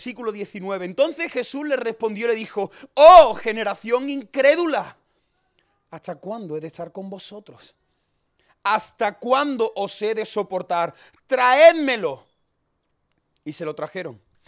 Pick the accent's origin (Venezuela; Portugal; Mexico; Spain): Spain; Cádiz, Andalusia; regresar a Cádiz, que es de donde soy. No sé si lo notáis por el acento, espero que... Creo que no, ¿no? Que... Y después de 9 años fuera